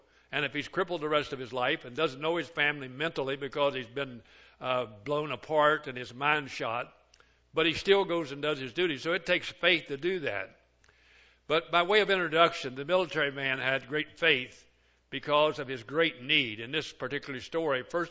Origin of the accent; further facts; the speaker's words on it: Kentucky, United States; I grew up in Kentucky, and our schools were segregated till 1956 when I graduated.